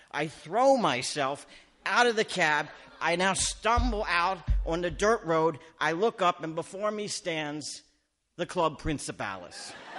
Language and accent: English; Canada; no, Canadian. I'm from Canada.